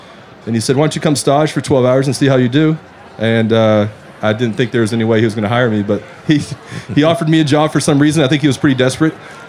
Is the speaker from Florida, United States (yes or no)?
yes; Orlando, Florida, United States; also born or lived in Macon, Georgia; Born and raised in Orlando, Florida. Then went to Mercer University in Macon, Georgia.